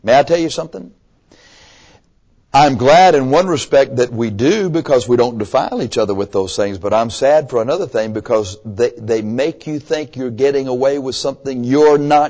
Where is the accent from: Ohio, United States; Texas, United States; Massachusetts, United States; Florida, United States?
Texas, United States; Somewhere in the country, we're from Texas where they are and pillar is silent.